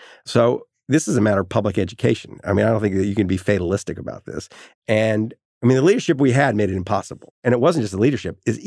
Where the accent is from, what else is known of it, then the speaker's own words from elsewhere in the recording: New Orleans, Louisiana, United States; When I was growing up in New Orleans, nobody evacuated.